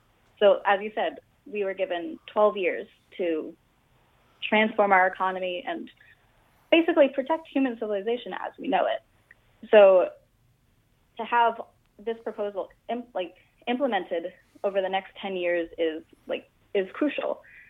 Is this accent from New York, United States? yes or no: no; Florida, United States; I started volunteering about a year ago, and it was my hometown in Florida was hit by Hurricane Irma. And it was the first time that my hometown was given evacuation orders.